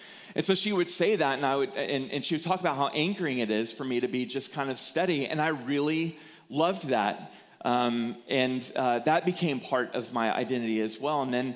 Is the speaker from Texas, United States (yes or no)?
yes; Austin, Texas, United States; So for those of you who don't know me, I grew up in Austin, Texas.